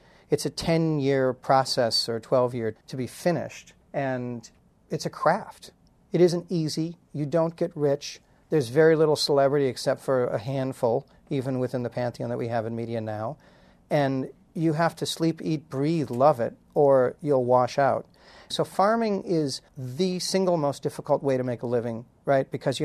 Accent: Waukesha, Wisconsin, United States; And growing up in Waukesha

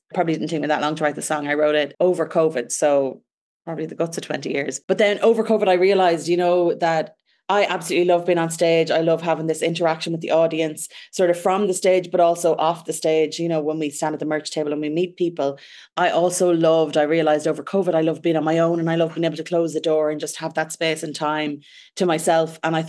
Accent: Ireland; And we found on the road, when people hear that I'm Irish, they have this assumption that I'm going to sing Irish songs.

